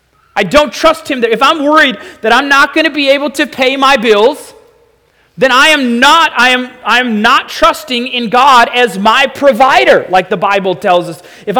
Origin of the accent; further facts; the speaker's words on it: United States; I'm just an American.